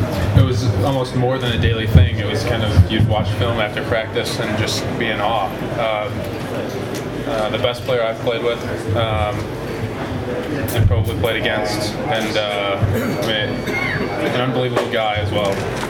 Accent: Illinois, United States; I'm from the Chicagoland area, so lots of Notre Dame fans, and had a lot of family and friends after those games.

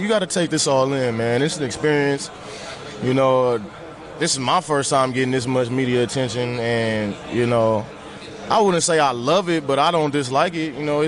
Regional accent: West Coast, United States; I'm from the West Coast. I'm closer to home with a great organization.

